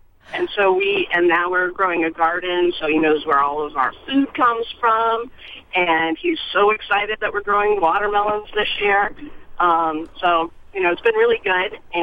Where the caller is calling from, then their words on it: Framingham, Massachusetts, United States; I'm from Framingham, and I have a two-year-old.